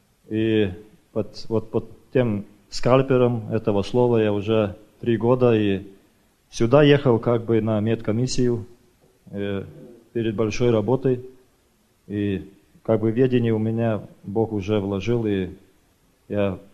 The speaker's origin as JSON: {"language": "Russian", "country": "Lithuania", "tie": "born or raised there", "moved": "yes", "lives_now": "United Kingdom", "said": "родом я с Литвы, живу в Великобритании."}